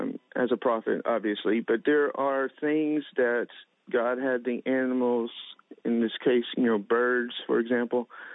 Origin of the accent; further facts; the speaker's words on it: Texas, United States; I'm from Texas, and so I spend time there.